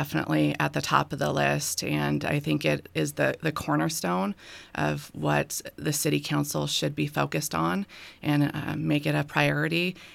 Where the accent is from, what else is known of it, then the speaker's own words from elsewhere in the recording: Spokane, Washington, United States; Born and raised in Spokane, grew up in North Spokane, went to Meade High School